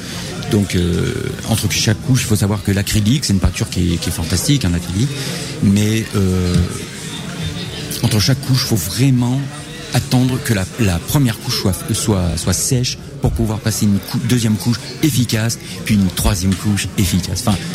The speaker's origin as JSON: {"language": "French", "town": "Angoulême", "region": "Nouvelle-Aquitaine", "country": "France", "said": "Ah de toute manière, moi je suis d'Angoulême"}